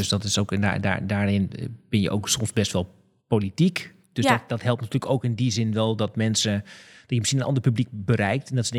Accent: Groningen, Netherlands; ik ben ook geboren en getogen Groninger.

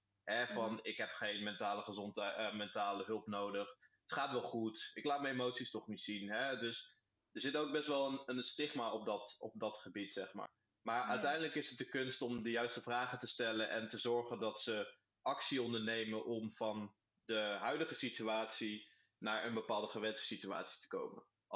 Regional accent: Terwolde, Gelderland, Netherlands; born there; Ik ben 31 augustus 1997 geboren in het mooie Terwolde. Een klein dorpje in de buurt van Deventer.

